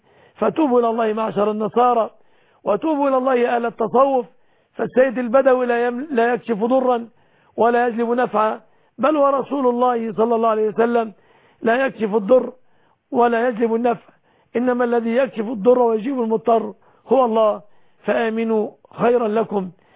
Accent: Egypt; بلادنا مصر

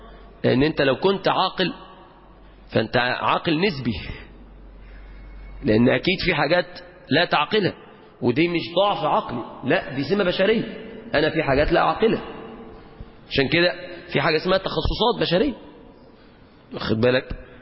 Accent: Egypt

